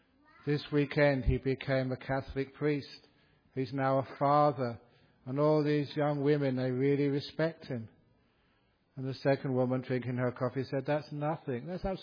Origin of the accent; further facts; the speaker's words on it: Australia; I said, "Oh, I'm from Australia."